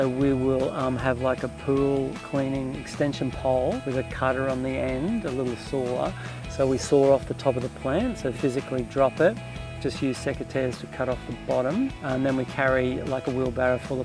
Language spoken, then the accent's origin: English; Brisbane, Queensland, Australia; from way back when I was a kid, growing up in Brisbane